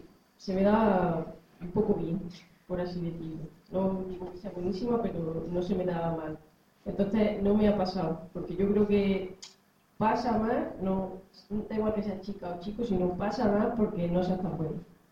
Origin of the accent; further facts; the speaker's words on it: Andalusia, Spain; Porque, como ya he dicho antes, yo soy de Jaén, un pueblo muy pequeño, y el único deporte que podía empezar a practicar era el fútbol.